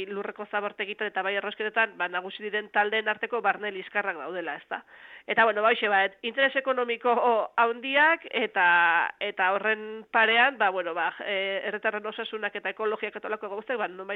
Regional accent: Oñati, Basque Country, Spain; festa azaten da gure herrian

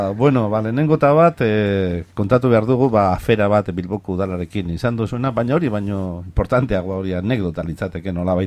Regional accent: Bilbao, Basque Country, Spain; ni bilbotarra naiz

